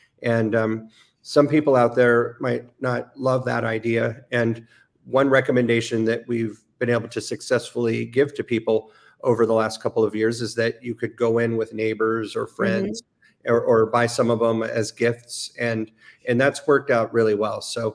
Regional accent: California, United States; for me, born and raised in California, and for somebody that lives in Los Angeles or even the Beverly Hills area

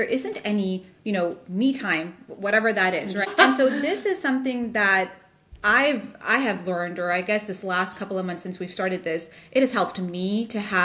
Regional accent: New York City, New York, United States; born there; I'm made in New York City

